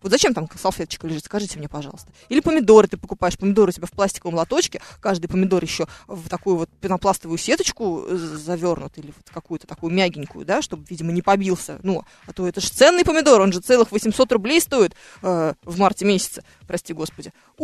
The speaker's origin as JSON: {"language": "Russian", "town": "Mytishchi", "region": "Moscow Oblast", "country": "Russia", "said": "я тоже сам из Мытищ"}